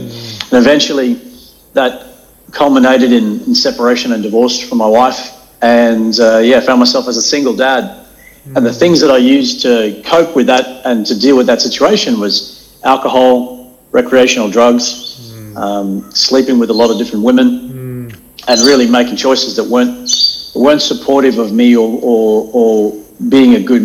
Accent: Papua New Guinea; I'm born and raised in Papua New Guinea. So I was Australian expatriate. My parents were there from the 70s and growing up as a young fella in PNG.

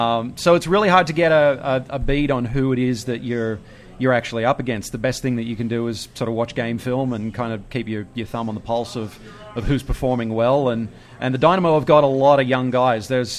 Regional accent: Sydney, New South Wales, Australia; I am actually from Sydney

